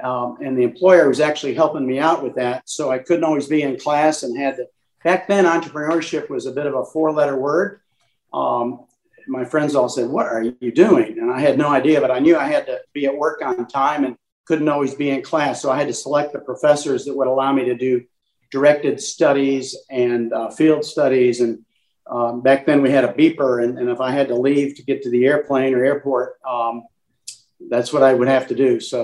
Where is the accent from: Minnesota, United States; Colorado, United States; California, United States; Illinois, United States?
Illinois, United States; Originally north of Chicago, we used to come down here and learn how to water ski on High Rock Lake.